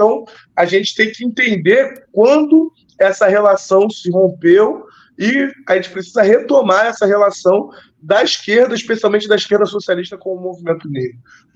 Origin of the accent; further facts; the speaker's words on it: Rio de Janeiro, Brazil; now in Salvador, Brazil; eu estou falando de Salvador hoje, eu sou do Rio, mas estou aqui em Salvador